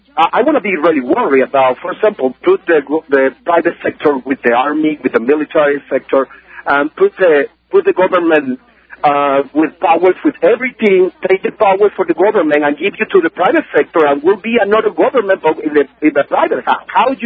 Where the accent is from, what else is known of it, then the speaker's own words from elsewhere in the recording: Venezuela; I'm from Venezuela.